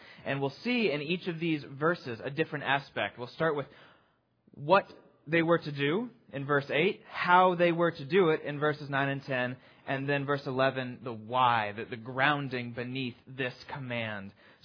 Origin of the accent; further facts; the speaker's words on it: Maryland, United States; also born or lived in Louisville, United States; Many of you know that I'm from Maryland originally, that Becky and I lived in Maryland for a number of years, but that immediately prior to coming to Potomac Heights, we lived in Louisville, Kentucky.